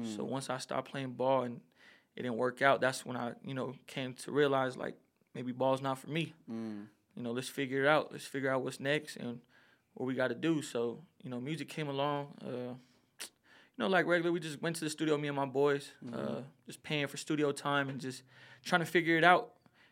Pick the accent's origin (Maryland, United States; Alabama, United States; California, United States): California, United States; Compton; You know, raised in Park Village, so that's where I come from, but grew up all around SoCal.